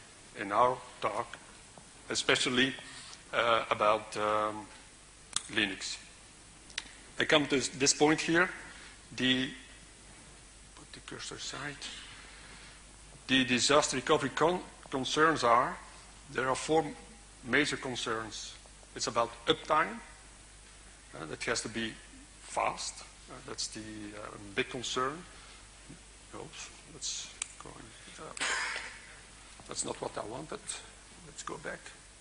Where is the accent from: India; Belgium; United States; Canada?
Belgium; I'm from Belgium. Who am I? You can see I'm a senior